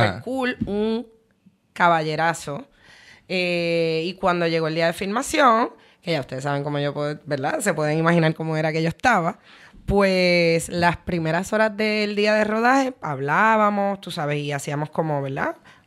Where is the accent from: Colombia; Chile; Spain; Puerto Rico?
Puerto Rico; yo soy puertorriqueña, pero mis dos papás son de República Dominicana.